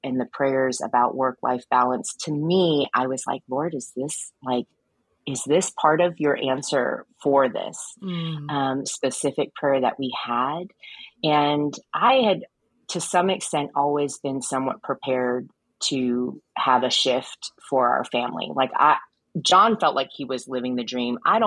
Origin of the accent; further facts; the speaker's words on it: United States; born there; So John and I are both Chinese. I was born here in the States. So my parents came to study.